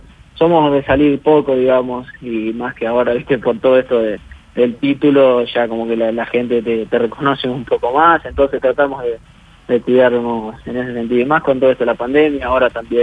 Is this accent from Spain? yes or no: no; Piedras Blancas, Montevideo, Uruguay; estuve en Uruguay, obviamente soy ahí de Piedras Blancas, estuve con mis viejos